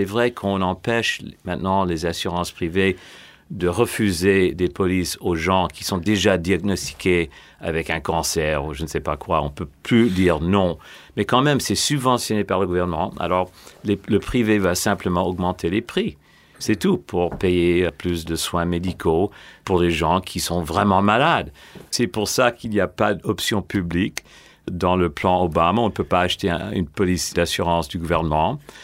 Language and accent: French; France; En tant que Français, j'ai voté Mélenchon au premier tour et Hollande au deuxième.